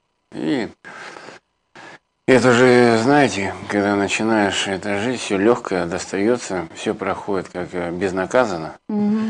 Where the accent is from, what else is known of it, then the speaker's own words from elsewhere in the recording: Nizhny Tagil, Sverdlovsk Oblast, Russia; Я родом с города Нижнего Тагила.